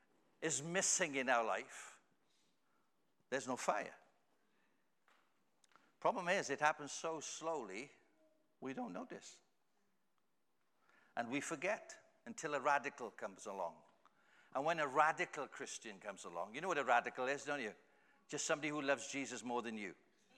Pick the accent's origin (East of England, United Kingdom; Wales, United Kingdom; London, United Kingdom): Wales, United Kingdom; because I come from Wales, they talk about praying for revival.